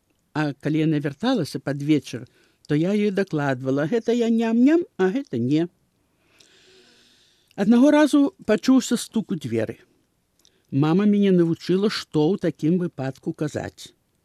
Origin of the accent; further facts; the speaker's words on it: Babruysk, Mogilev Region, Belarus; born there; Я нарадзілася ў Бабруйску ў 1930 годзе.